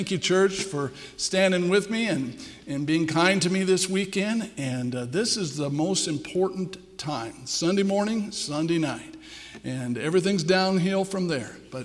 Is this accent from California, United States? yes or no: yes; California, United States; born there; also born or lived in Milwaukee, United States; now in Montana, United States; So I spent over 40 years in the Milwaukee area, a long ways from where I was born in California.